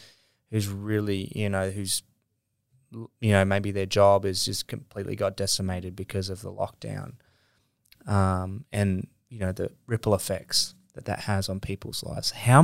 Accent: Queensland, Australia; I've been in Queensland this whole time, and the experience as a Queenslander

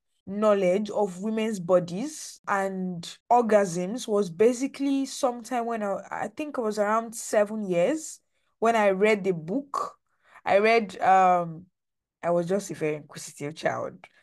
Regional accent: Nigeria; my experience growing up in Nigeria

